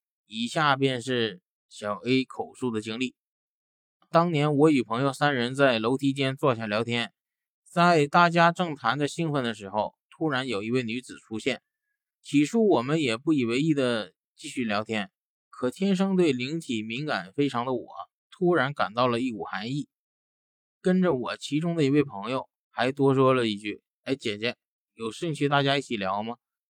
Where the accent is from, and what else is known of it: China